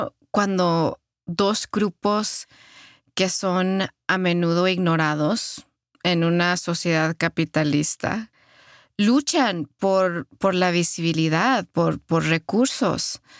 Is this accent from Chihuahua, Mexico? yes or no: yes; Ciudad Juárez, Chihuahua, Mexico; born there; Pero para mí, como norteña mexicana, porque nací en Ciudad Juárez